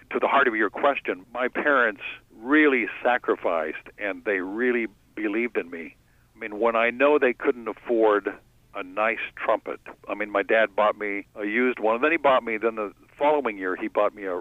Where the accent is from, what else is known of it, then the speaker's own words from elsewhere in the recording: California, United States; also born or lived in Lexington, United States / Reno, United States; I was born in Lexington, but we moved by the time I was not quite 2 years old. We were out in California. So I did a lot of growing up in Southern and Northern California and in Reno, Nevada